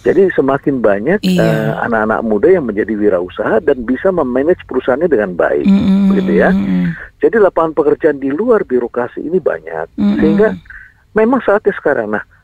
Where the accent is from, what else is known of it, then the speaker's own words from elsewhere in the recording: Jakarta, Indonesia; Jadi semua. Saya nggak sangka itu, kita orang Jakarta